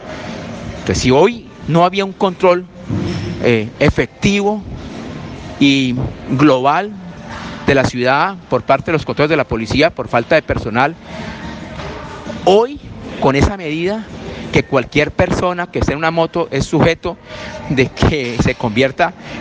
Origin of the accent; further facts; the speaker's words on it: Cali, Valle del Cauca, Colombia; como caleño y como exalcalde de Cali